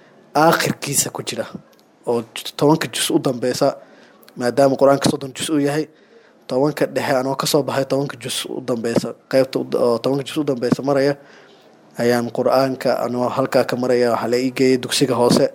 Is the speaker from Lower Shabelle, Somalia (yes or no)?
no; Jowhar, Middle Shabelle, Somalia; waxaan joogay aan wax ku bartay isla magaaladii aan ku dhashay ee Jowhar.